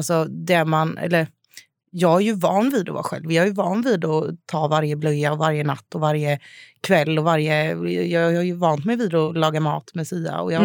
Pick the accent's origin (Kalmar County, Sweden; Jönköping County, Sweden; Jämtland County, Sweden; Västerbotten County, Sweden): Jönköping County, Sweden; Jönköping; now in Stockholm, Sweden; Och jag bodde även hemma i Jönköping, hemma hos mamma och pappa.